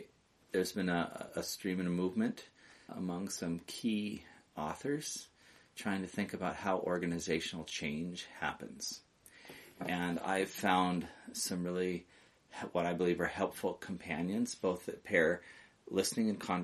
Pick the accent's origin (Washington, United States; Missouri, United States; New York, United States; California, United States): Washington, United States; Seattle; I have served the village this last week as the Living Word presenter. I come from the Seattle area.